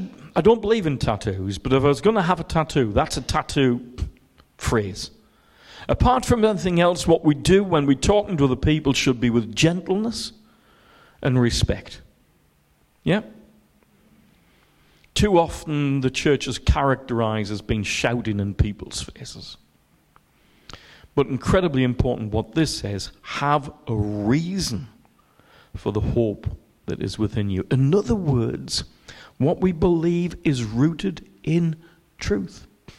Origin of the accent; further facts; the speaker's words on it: England, United Kingdom; I don't know why. I'm English. Why should I say dude?